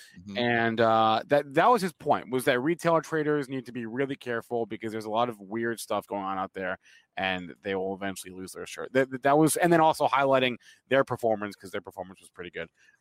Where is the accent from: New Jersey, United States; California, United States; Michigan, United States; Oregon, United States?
New Jersey, United States; cause I'm from New Jersey, but like, it's not close. It's outside Philadelphia, which basically might as well be in another country from where I grew up.